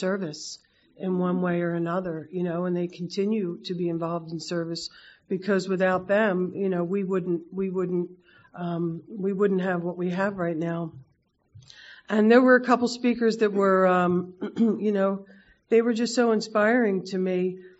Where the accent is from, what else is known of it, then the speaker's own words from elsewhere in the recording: Philadelphia, Pennsylvania, United States; I was born in Northeast Philly, raised 5 brothers, sisters, and... it was an alcoholic household